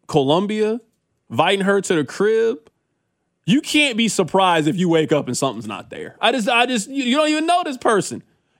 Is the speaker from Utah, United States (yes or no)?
no; Des Moines, Iowa, United States; I'm actually from Des Moines. I just drove here for the World